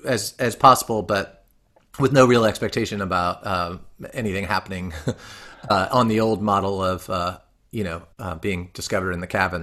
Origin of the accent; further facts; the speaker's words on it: Gainesville, Florida, United States; my parents also taught at the University of Florida, where I grew up in Gainesville